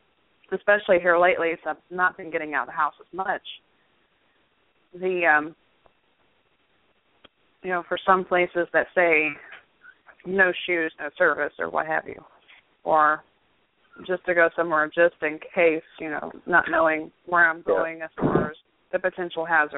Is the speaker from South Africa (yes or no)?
no; Louisiana, United States; I mean, I grew up in Louisiana. And down there, you know, we didn't have paved driveways so much or gravel.